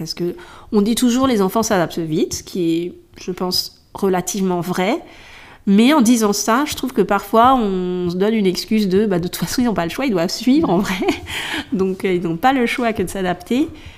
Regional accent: Paris, Île-de-France, France; je suis née à Paris, donc c'est ce qu'on appelle une vraie Parisienne, parce qu'il faut savoir qu'à Paris, il n'y a pas que des Parisiens. Donc, je n'ai connu que ça. Et c'est vrai que j'étais pas mal attachée, j'étais Paris intramuros

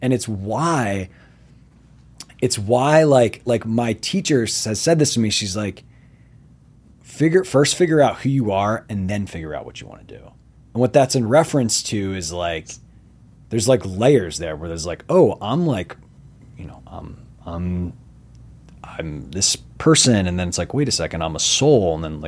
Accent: Doylestown, Pennsylvania, United States; I'm from Doylestown, Pennsylvania. I went to Princeton University.

